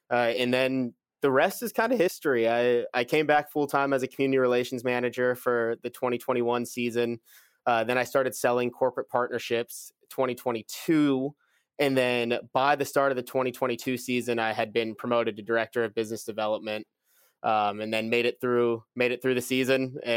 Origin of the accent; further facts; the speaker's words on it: Stockton, California, United States; I was born and raised in Stockton. My family's from this town as well. My dad moved out from New York and met my mom, who also grew up here.